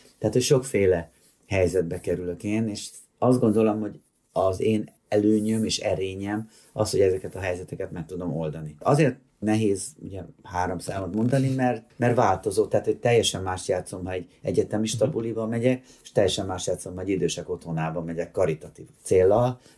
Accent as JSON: {"language": "Hungarian", "town": "Szeged", "region": "Csongrád-Csanád", "country": "Hungary", "tie": "born or raised there", "said": "én 80-as években nőttem fel, sőt a 70-es években igazán Szegeden"}